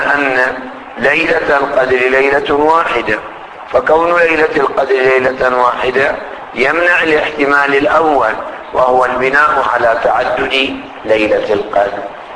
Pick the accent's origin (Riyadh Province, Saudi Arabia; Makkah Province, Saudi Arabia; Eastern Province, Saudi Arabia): Eastern Province, Saudi Arabia; Qatif; يعني مثلا في بلدنا القطيف المحروسة